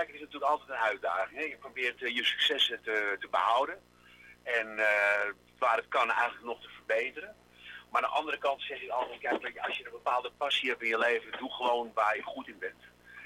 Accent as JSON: {"language": "Dutch", "town": "Amsterdam", "region": "North Holland", "country": "Netherlands", "tie": "born there", "accent": "Amsterdam", "said": "Nou ja, ik ben op de Albert Kuip geboren, dus niet zo gek ver bij ons huidige restaurant vandaan. Maar mijn vader van Griekse afkomst, mijn moeder Nederlands."}